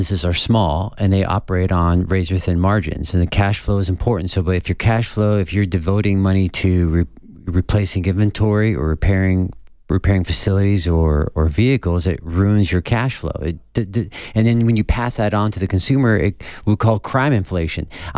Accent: Camp Lejeune, North Carolina, United States; we grew up in Camp Lejeune

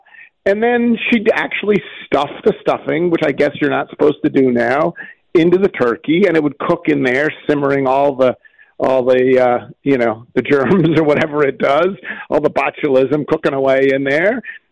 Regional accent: Memphis, Tennessee, United States; But I'm very clearly not a Southerner. I may be a Memphian, but I'm not a Southerner.

